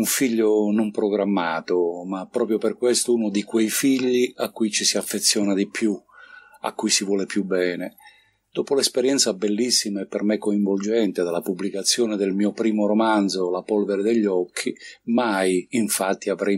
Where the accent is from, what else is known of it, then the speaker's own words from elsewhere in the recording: San Pietro in Guarano, Calabria, Italy; La mia terra, la Calabria, e in particolare il mio paese. Io vivo in provincia di Cosenza, in un paesino della Presila che si chiama San Pietro in Guarano.